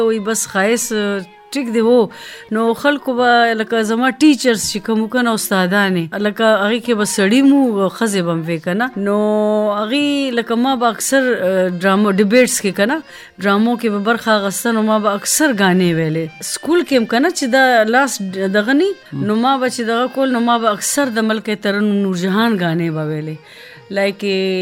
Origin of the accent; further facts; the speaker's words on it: Peshawar, Khyber Pakhtunkhwa, Pakistan; born there; first language Persian; Pashto is a second language; زما مور او زما پلار هغې پېښور کې خاص پېښور کې پیدا شو زم دلته پېښور کې پیدا شوم خاص پېښور کې زمونږ اصلي ژبه چې کومه ده نو هغه فارسی ده